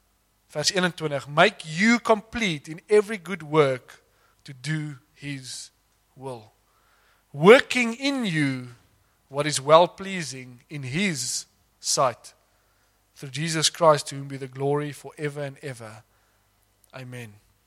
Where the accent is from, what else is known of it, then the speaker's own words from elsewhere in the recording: Stellenbosch, Western Cape, South Africa; now in George, South Africa; Nou ek kom uit die Weskaap uit daar op Stellenbosch